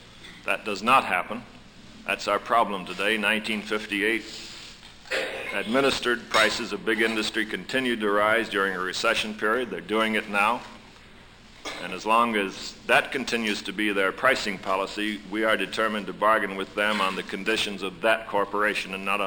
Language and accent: English; Detroit, Michigan, United States; I don't think that on this side of the river in Detroit, referring back to my hometown